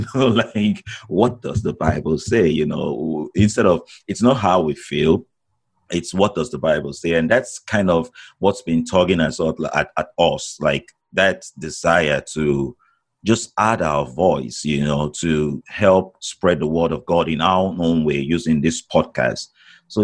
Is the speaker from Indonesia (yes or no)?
no; Nigeria; now in United States; I grew up in Nigeria and been living out in the States here for almost 2 decades now. Yeah, coming up on 17 years, I think.